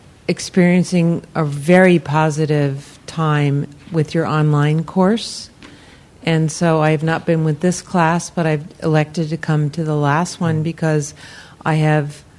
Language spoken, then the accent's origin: English; East Coast, United States; I'm from the East Coast and spent so many summers in the Atlantic Ocean.